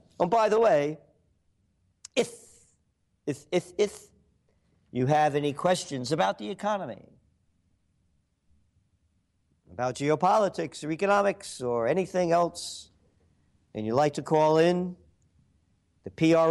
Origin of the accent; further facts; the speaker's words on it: Bronx, New York, United States; When I grew up in the Bronx, it was Olinville. That was our thing. And Woodbine, and Greenwood, when we moved to Yonkers.